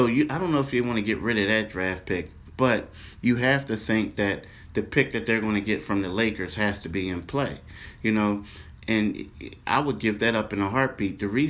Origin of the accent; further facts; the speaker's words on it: Philadelphia, Pennsylvania, United States; I remember as a kid growing up in Philadelphia, we used to hate the Celtics.